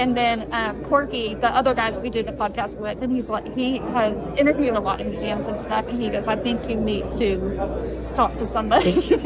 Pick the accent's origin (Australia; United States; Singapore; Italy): United States; Texas; We're from Texas, and we came here for this